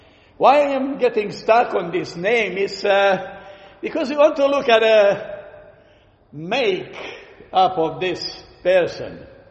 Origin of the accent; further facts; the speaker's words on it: Romania; When we grew up in Romania, we were eating Jaffa oranges.